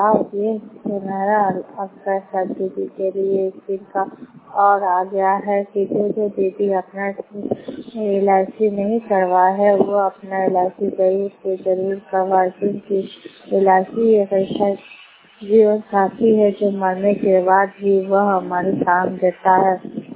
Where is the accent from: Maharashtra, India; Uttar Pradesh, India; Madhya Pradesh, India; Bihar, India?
Bihar, India; Jagda; मैं जगदा के रहने वाली हूँ, नालंदा जिला हरनौत ब्लॉक से।